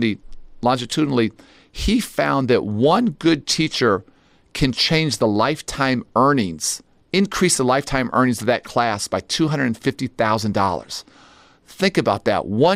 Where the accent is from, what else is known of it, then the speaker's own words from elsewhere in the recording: Chicago, Illinois, United States; I'm obsessed with reducing violence in my hometown of Chicago.